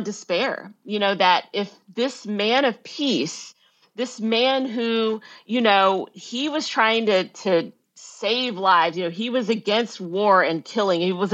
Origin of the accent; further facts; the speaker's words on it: Memphis, Tennessee, United States; growing up in Memphis, had developed this early consciousness of the need for Black liberation